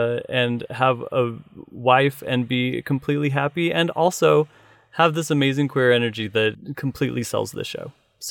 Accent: Utah, United States; I wasn't performing in local bars because I'm from Utah. We don't believe in alcohol.

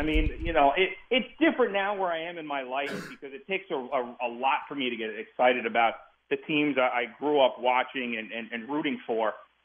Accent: New York, United States; It was easy to get to Shea because growing up on Eastern Long Island, which is still far, but, I mean, you can get to Shea Stadium pretty easily.

